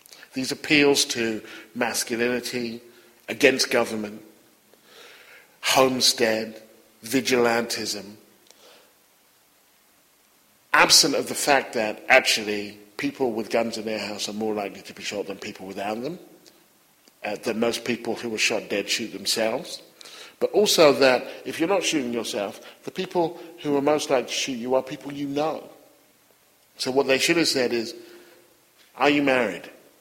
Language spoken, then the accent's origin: English; United Kingdom; I would invoke my Britishness and I would say that I'm from Britain